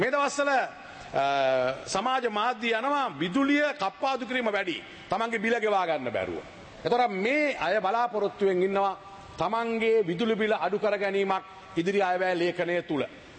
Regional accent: Beruwala, Western Province, Sri Lanka; born there; මම කළුතර දිස්ත්‍රික්කයේ බේරුවල ඉපදිච්ච කෙනෙක්, මුස්ලිම් ජනතාව එක්ක ඉන්න කෙනෙක්.

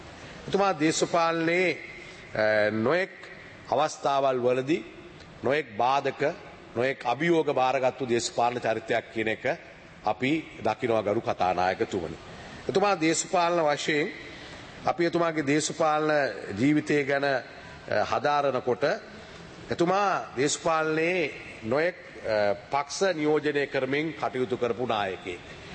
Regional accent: Payagala, Western Province, Sri Lanka; born there; එතන එහා පැත්තේ පයාගල මං ඉපදුනේ පයාගල

